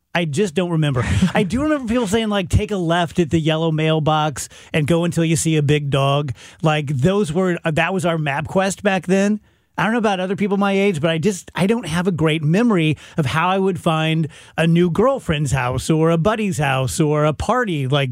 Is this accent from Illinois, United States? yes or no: yes; South Roxana, Illinois, United States; I can say anything because I'm from South Roxana.